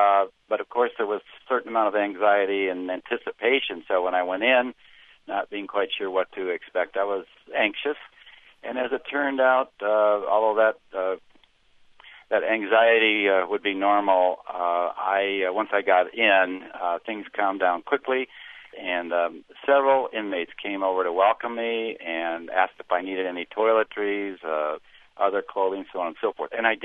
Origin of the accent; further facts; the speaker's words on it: Phoenix, Arizona, United States; Well, I'm from Phoenix, so we have the same kinds of issues.